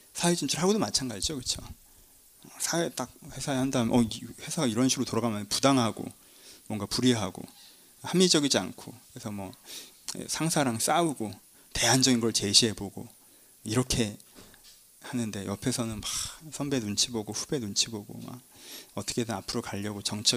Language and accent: Korean; Cheonan, South Chungcheong, South Korea; 강남에서 다들 지하철을 타고 학교를 가는데 저는 천안이었으니까